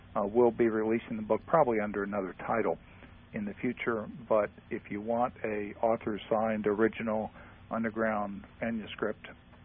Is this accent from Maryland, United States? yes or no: no; New Orleans, Louisiana, United States; I wanted to mention, we said I was from New Orleans, right?